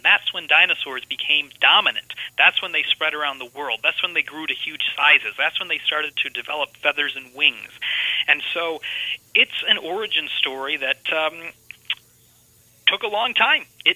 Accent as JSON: {"language": "English", "region": "Illinois", "country": "United States", "tie": "born or raised there", "moved": "as an adult", "lives_now": "Edinburgh, United Kingdom", "said": "It's not a place I ever thought I would live when I was growing up in Illinois and in the middle of northern Illinois, in the middle of the cornfields and bean fields there."}